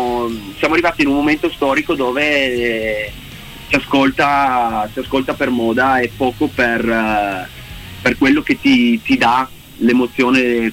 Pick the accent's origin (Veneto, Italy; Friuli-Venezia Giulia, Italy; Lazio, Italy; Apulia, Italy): Veneto, Italy; Verona; noi siamo veronesi, cioè sì, siamo tra Vicenza e Verona